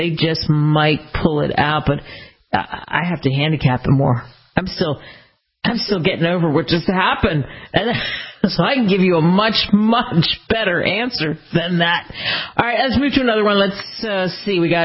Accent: Phoenix, Arizona, United States; I grew up in Phoenix, Arizona, and I was kind of in that mid-portion time where I got to see Randy Johnson pitch.

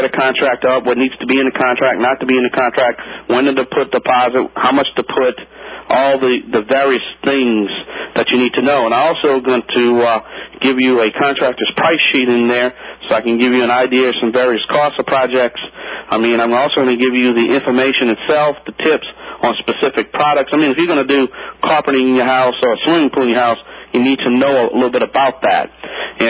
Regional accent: Louisiana, United States; I'm the Cajun contractor here

